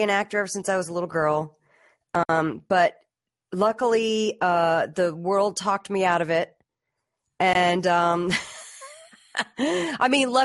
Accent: Arlington, Virginia, United States; Where I grew up, I grew up in Arlington, Virginia, and with my mom.

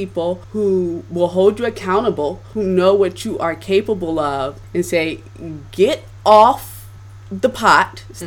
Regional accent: Philadelphia, Pennsylvania, United States; now in Los Angeles, United States; I'm from Philadelphia. If I was still there, oh, things would be done with my eyes closed

